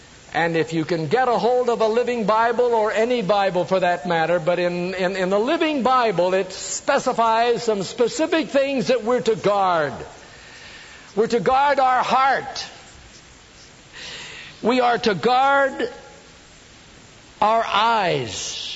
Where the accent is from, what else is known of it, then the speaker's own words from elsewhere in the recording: Modesto, California, United States; sat in a little motel out in my hometown in Modesto, California, near Ceres.